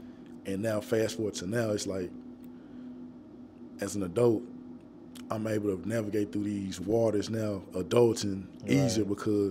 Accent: Memphis, Tennessee, United States; Like we grew up in South Memphis. Now that's a big neighborhood out there.

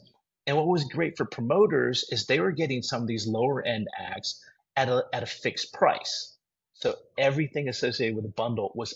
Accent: Midwest, United States; I'm from the Midwest, and when I grew up … was great.

